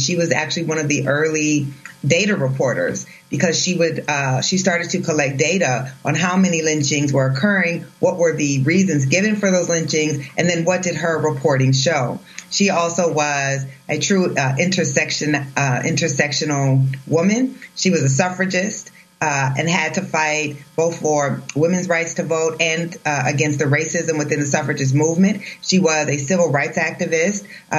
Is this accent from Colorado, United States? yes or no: no; Iowa, United States; including in my home state of Iowa, where I am right now